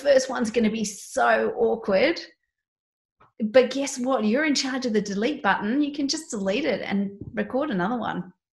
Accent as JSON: {"language": "English", "town": "Sydney", "region": "New South Wales", "country": "Australia", "said": "I'm from Sydney. I swim and we swim in the harbour all the time."}